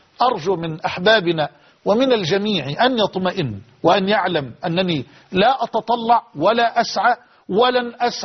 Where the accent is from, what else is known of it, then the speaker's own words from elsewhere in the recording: Egypt; بلدنا مصر